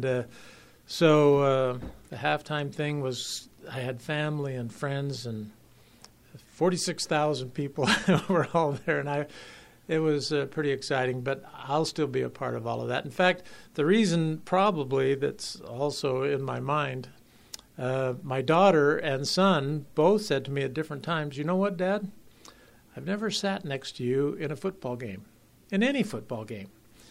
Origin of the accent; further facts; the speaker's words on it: Denver, Colorado, United States; I came from Denver and just wasn't familiar very much with it.